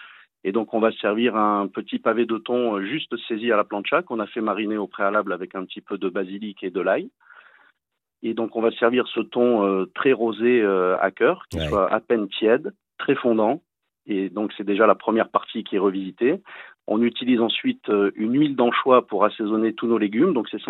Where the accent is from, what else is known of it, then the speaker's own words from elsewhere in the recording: Nice, Provence-Alpes-Côte d'Azur, France; je me devais en tant que niçois pure souche de revisiter un petit peu la salade niçoise.